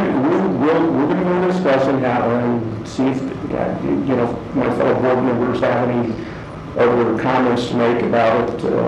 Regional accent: Arizona, United States; born there; I was born way in Arizona

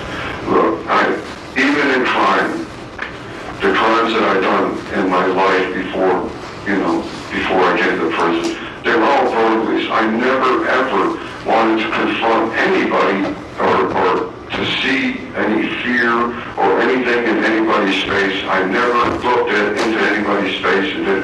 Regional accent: Connecticut, United States; accent: Connecticut; I talked like with my New England accent, like I was some kind of educated dude or something, because I used to talk like, I talk different, you know, and because I was with the Connecticut accent

